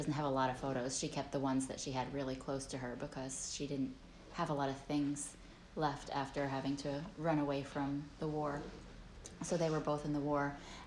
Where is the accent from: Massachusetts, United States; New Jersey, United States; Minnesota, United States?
New Jersey, United States; Hackensack; moved away as an adult; now in Tampa, United States; I was born in Hackensack, New Jersey. Lived there pretty much my whole life.